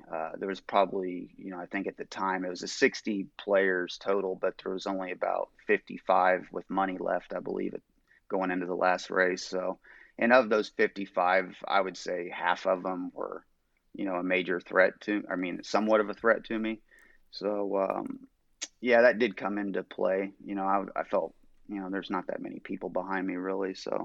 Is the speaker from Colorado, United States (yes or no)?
no; Noblesville, Indiana, United States; Yeah, just outside of Indianapolis, a town called Noblesville.